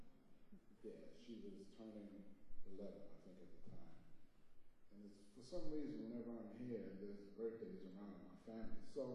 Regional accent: New Orleans, Louisiana, United States; Now see, when I was growing up in New Orleans, people used to think we were brothers.

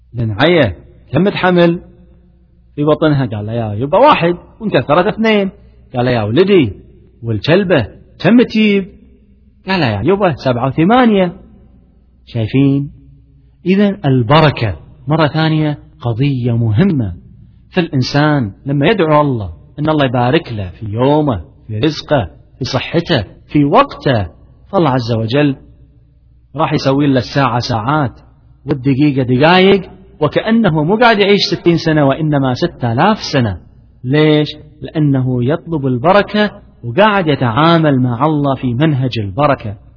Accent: Kuwait; طبعا إحنا عندنا في الكويت نسمي الجدار طوفة، فعشان كذي أنا قاعد أتكلم باللهجة يعني.

